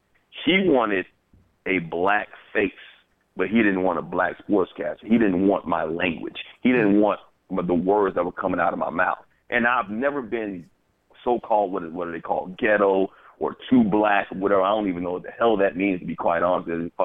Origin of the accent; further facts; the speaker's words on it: Bronx, New York, United States; moved away as an adult; also born or lived in Alabama; I grew up in the street. I grew up in New York in the Bronx, moved down south to Alabama at the age of 18. You couldn't understand a thing I said.